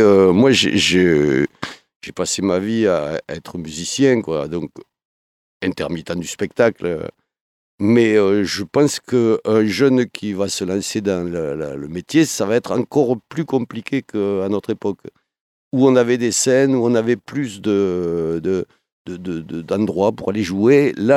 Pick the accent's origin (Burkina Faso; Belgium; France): France; Béziers, Occitanie; moi je suis de Béziers à la base.